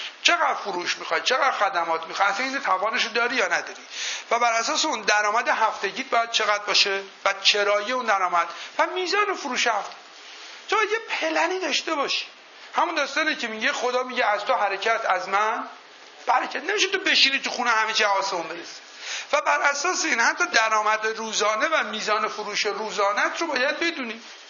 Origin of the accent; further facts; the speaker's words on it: Iran; born there; من توی مملکت به دنیا آمدم و دارم زندگی میکنم.